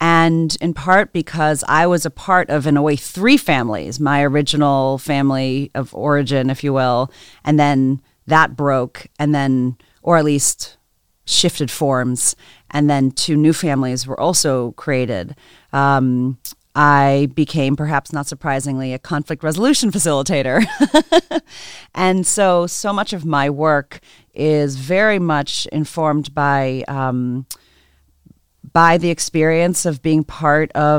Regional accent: Zimbabwe; born there; My mother is Indian. My father is white American. And I was born in Zimbabwe.

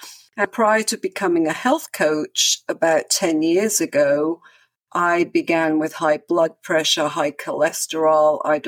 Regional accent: England, United Kingdom; moved away; I'm originally from England

